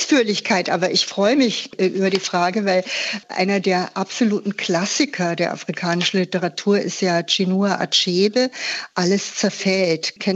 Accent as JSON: {"language": "German", "town": "Munich", "region": "Bavaria", "country": "Germany", "tie": "born there", "said": "ich bin nämlich in München geboren und finde das deshalb besonders sympathisch"}